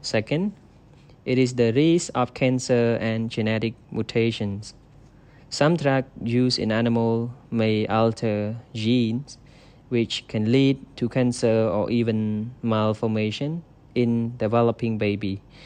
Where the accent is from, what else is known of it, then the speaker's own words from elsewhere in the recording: Cambodia; English is a second language; We are from Cambodia, and we are currently studying at Royal University of Agriculture, Faculty of Veterinary Medicine.